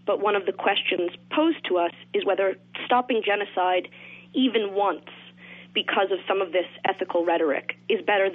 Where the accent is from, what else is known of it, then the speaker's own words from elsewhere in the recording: United States; As an American, being brought up within this kind of moral construct and believing that my country has some real positive political openness